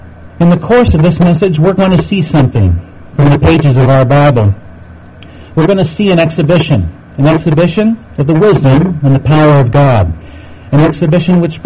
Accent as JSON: {"language": "English", "town": "Denver", "region": "Colorado", "country": "United States", "also_born_or_lived": "Seattle", "said": "As was mentioned, we come from the Denver area, and actually, as circumstances would have it, all of this nice, gray, cloudy weather here reminds us of our home in Seattle from many years ago"}